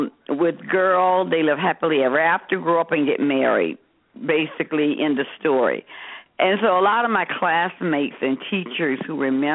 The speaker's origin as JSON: {"language": "English", "region": "Florida", "country": "United States", "said": "I'm from Florida, so only an hour from Daytona Beach."}